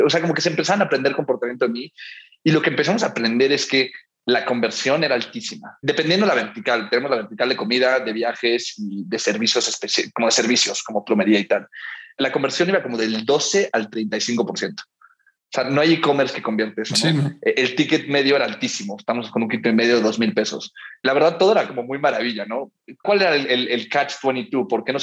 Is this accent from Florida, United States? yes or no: yes; Miami, Florida, United States; El primero, yo crecí en Miami.